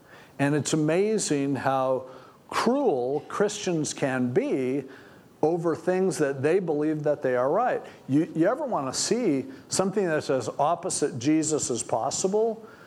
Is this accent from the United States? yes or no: yes; United States; Now, I'm an American. I register to vote. I vote. I want what's best for our country.